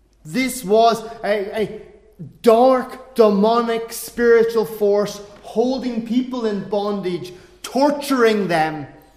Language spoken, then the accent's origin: English; Ireland; We rhyme there, I know. I'm Irish, can't help it.